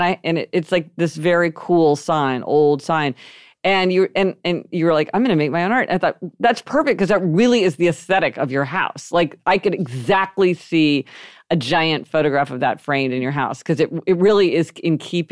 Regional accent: Kansas City, Missouri, United States; We grew up in Kansas City, Missouri, which is in like Kansas was literally, we lived on state line.

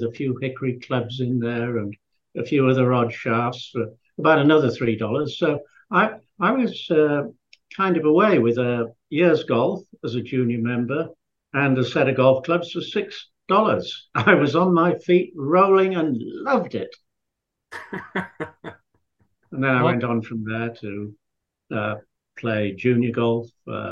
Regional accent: Scarborough, Yorkshire and the Humber, United Kingdom; now in United States; Well, I was a boy from Yorkshire, which for those of you who live in America, that's Yorkshire is halfway up on the right, and it was a seaside resort called Scarborough.

